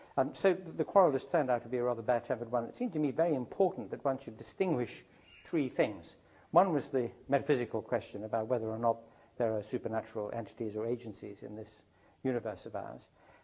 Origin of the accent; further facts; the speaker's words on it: Zambia; I grew up in Central Africa. My parents are British, but they were working and living abroad, right bang in the middle of Africa, in what is now Zambia, on the border of the Belgian Congo.